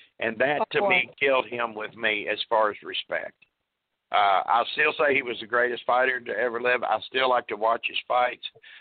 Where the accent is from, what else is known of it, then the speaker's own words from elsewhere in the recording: Louisville, Kentucky, United States; Well, I'm from Louisville.